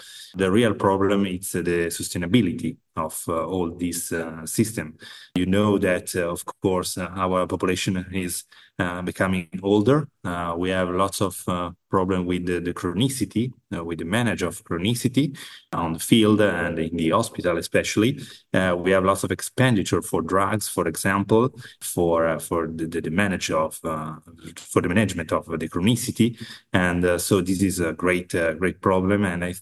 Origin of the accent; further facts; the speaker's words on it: Italy; English is a second language; from Italy.